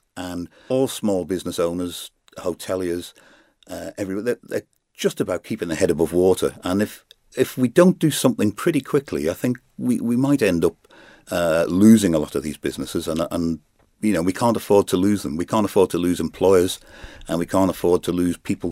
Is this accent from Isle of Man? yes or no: yes; Douglas, Isle of Man; Well, East Douglas, I was born and brought up in East Douglas.